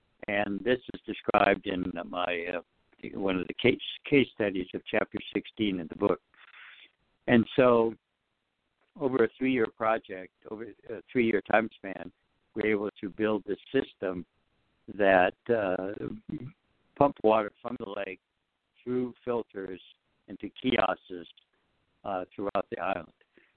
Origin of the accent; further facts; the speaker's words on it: Seattle, Washington, United States; Well, I grew up in Seattle, the Pacific Northwest, where there's a lot of water.